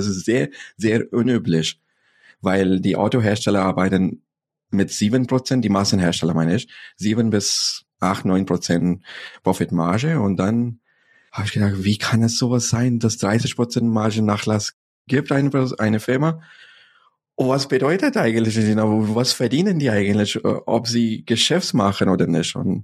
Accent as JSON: {"language": "German", "country": "Pakistan", "said": "ich komme ursprünglich aus Pakistan. So in Pakistan ist der Nachbar von China."}